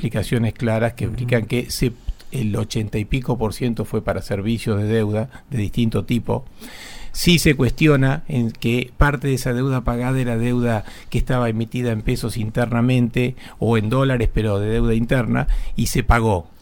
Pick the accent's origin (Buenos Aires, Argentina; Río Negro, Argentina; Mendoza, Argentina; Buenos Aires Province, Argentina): Río Negro, Argentina; Viedma; que nos conocimos en Viedma, de donde soy